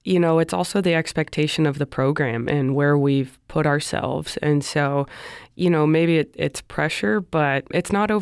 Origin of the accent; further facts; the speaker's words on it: Las Vegas, Nevada, United States; Being born and raised here in Las Vegas to coach my hometown team, honestly, it still feels surreal.